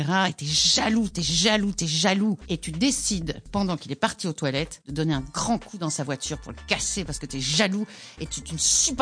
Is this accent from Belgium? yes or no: yes; La Louvière, Wallonia, Belgium; j'ai commencé à l'académie de ma ville, parce que je viens de la Louvière.